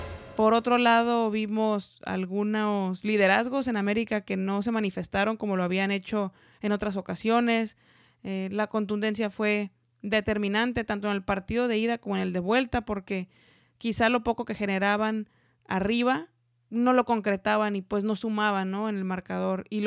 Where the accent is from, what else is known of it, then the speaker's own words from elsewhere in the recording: Mexico; soy mujer, soy mexicana